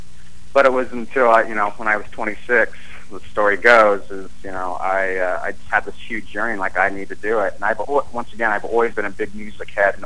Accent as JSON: {"language": "English", "town": "Monmouth", "region": "Oregon", "country": "United States", "tie": "born or raised there", "said": "I grew up in Monmouth, Oregon, actually, so just 50 miles away from Salem."}